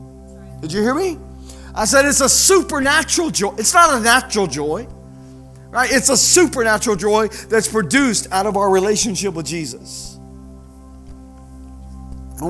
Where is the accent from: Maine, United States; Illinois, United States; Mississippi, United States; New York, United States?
Mississippi, United States; Petal; born there; also born or lived in Colorado; I was born in Petal, Mississippi. Like, we're almost to the end of the United States, y'all. Like, we're 1 hour away from the ocean.